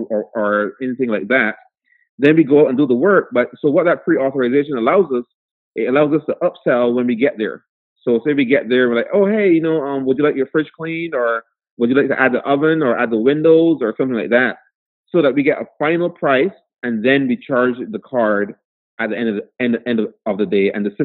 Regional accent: Barbados; I was born and raised in Barbados.

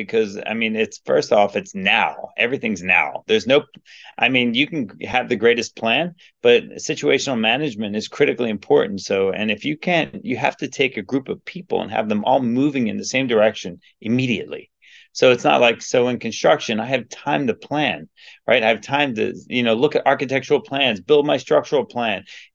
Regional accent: New Jersey, United States; I grew up on the Jersey Shore in New Jersey, and, like, you know, it was 4 months of hurry and 8 months of worry.

